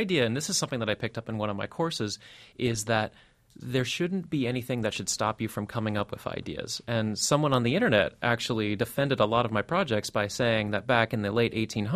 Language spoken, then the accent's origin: English; Arizona, United States; I come from Arizona originally, and in our light rail system, we have a system where we can actually hook the bikes up inside of the cars.